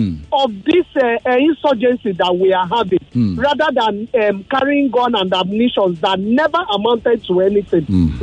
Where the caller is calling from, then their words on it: Lagos, Nigeria; I'm from Lagos.